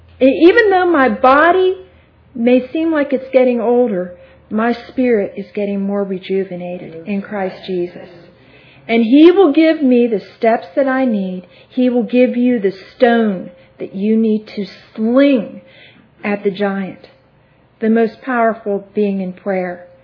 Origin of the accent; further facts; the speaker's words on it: Pittsburgh, Pennsylvania, United States; because I'm from Pittsburgh, I'm sorry.